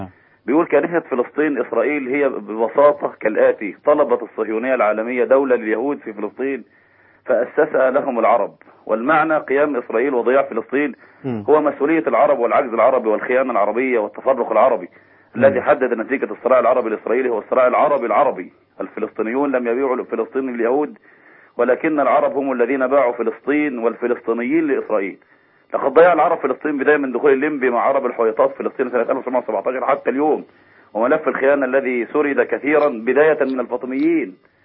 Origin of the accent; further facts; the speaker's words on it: Egypt; بلدنا مصر